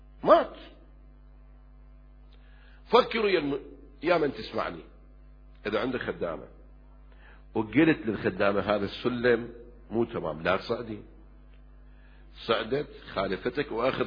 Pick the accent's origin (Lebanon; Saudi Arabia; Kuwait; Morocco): Kuwait; الحين هاي عندنا بالكويت أكثر البيوت عندهم خدامات